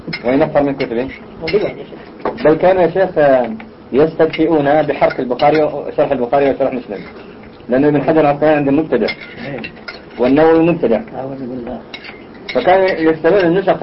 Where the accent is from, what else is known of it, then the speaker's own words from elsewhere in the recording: Najd, Saudi Arabia; لا شك أن المشايخ عندنا في نجد يفرقون بين الإمامة الكبرى والإمامة الصغرى